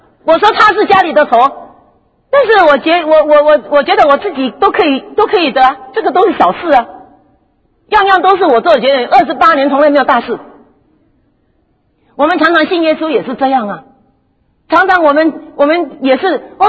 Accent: United States; 他知道我是美国来的，加州快要沉下去了

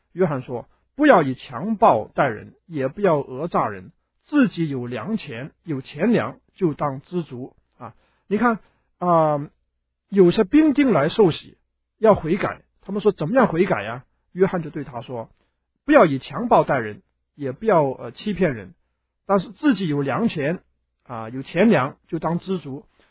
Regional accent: China; 当日本打中国的时候，日本的基督徒应不应该服从他们的国家来我们中国打我们中国人呢？

